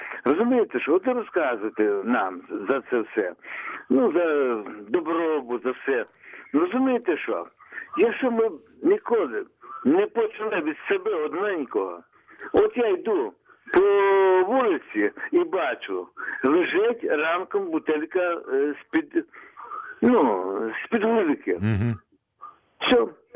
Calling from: Volyn Oblast, Ukraine; Я з Волинської області.

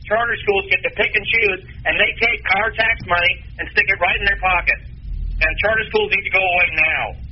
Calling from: Lawrence, Kansas, United States; also born or lived in Santa Barbara, California; I'm calling from Lawrence, Kansas. I've been involved in community politics, not just here, but where I used to live in Santa Barbara, California for a long time.

